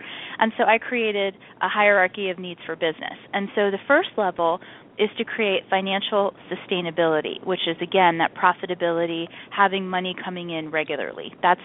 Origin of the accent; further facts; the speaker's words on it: East Coast, United States; Like, I grew up on the East Coast, and I live there now